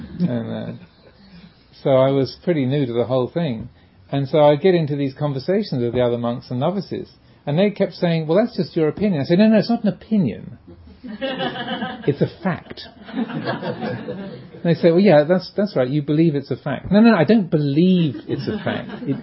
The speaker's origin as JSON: {"language": "English", "region": "England", "country": "United Kingdom", "tie": "born or raised there", "moved": "yes", "lives_now": "United States", "said": "I grew up in England and they drive on the left. And so there's that feeling of, this feels more normal. Even though I've lived in America for more than 13 years"}